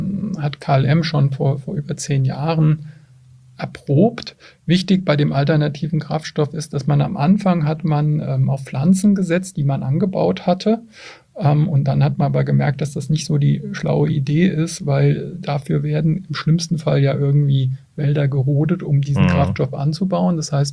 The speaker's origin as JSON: {"language": "German", "town": "Mainz", "region": "Rhineland-Palatinate", "country": "Germany", "said": "Ja, für mich als Mainzer"}